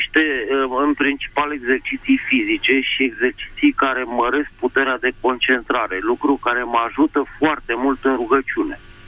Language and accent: Romanian; Bucharest, Romania; și sunt din București